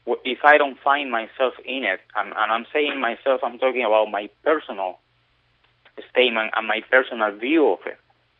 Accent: Cuba; You know, I'm coming from Cuba, and I have, somehow that inherits in my kind of DNA already.

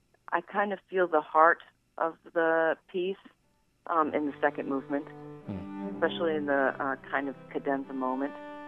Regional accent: Jackson, Michigan, United States; I'm from Jackson, yes.

